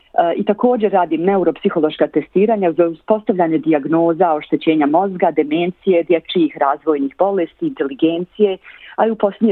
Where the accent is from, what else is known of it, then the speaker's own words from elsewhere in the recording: Kozarska Dubica, Republika Srpska, Bosnia & Herzegovina; born there; ja sam rođena u Bosanskoj Dubici u porodici koja mi je uvijek pružala puno ljubavi i topline, kao i većina bosansko-hercegovačkih porodica i porodica bivše Jugoslavije.